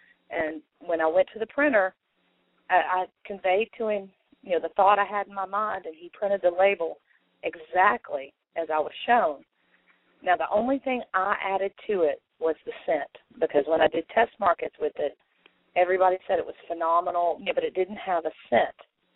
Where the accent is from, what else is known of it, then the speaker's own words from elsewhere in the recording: Louisiana, United States; Well, I am from Louisiana, but I don't